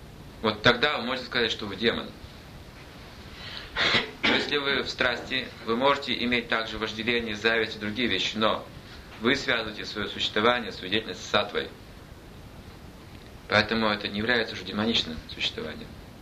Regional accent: Tyumen, Tyumen Oblast, Russia; Боже мой, я жил в Тюмени. Родился в Тюмени.

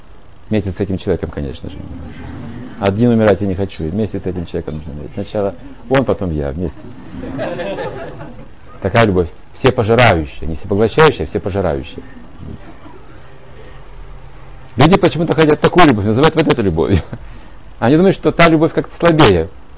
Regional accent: Siberia, Russia; Мы же сибиряки, ну как?

